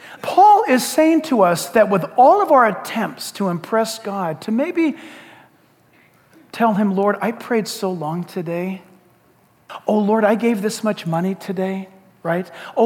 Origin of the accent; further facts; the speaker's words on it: San Diego, California, United States; I was born and raised in California. That used to be a cool thing. I'm a native California. Now it's like, sorry. Oh, even better than that. San Diego's my hometown.